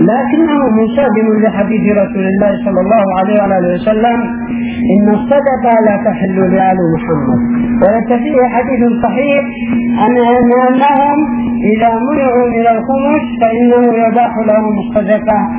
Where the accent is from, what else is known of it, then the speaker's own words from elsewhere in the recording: Saada Governorate, Yemen; لكن بقي عندنا في اليمن هذا في صعد هنا